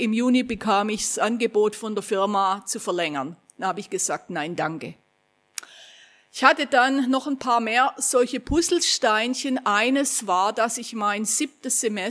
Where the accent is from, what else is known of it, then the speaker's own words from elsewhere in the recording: Großbottwar, Baden-Württemberg, Germany; Ich komme aus Großbodwar im Landkreis Ludwigsburg und für die, die es etwas wissen, es ist ein ziemlich frommer Fleck, der auch eine gewisse Missionsgeschichte hatte.